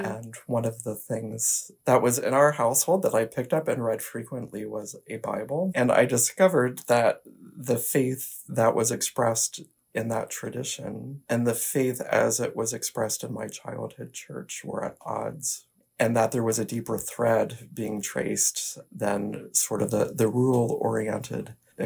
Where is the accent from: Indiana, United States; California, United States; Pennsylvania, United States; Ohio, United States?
Pennsylvania, United States; now in Blue Hill, United States; I grew up in Pennsylvania in a farming community, and I am the first in my family to go on to higher education.